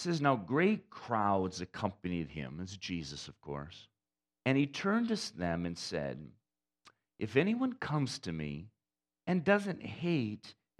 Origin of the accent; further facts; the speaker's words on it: Saginaw, Michigan, United States; connected to the church I grew up in Saginaw